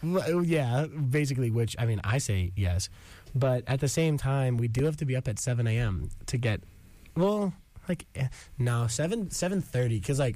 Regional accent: New York, United States; I'm from Long Island.

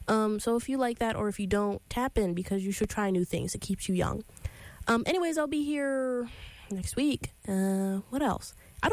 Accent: United States; I'm an American. I don't care.

